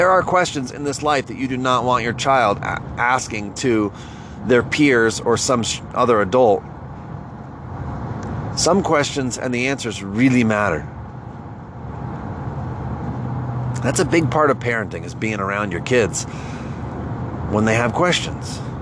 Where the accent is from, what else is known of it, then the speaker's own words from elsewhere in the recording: Northeast, United States; I'm from the Northeast. I'm, ethnically speaking, part Italian, part Irish, part Dutch.